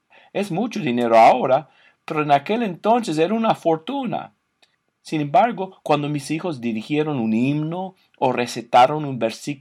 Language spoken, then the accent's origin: Spanish; Alabama, United States; Yo me crié en un pueblo en Alabama donde se daba mucho énfasis a los deportes.